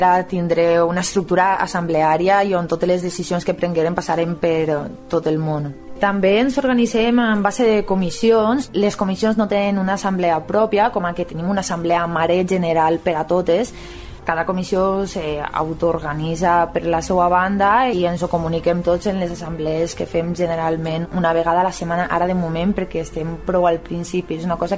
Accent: La Vilavella, Valencian Community, Spain; jo mateixa soc de la Vila Vella

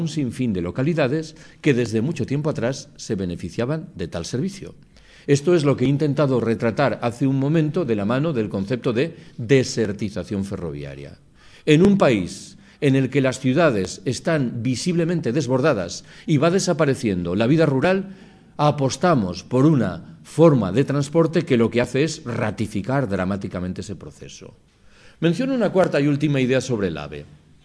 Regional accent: Galicia, Spain; Yo soy gallego.

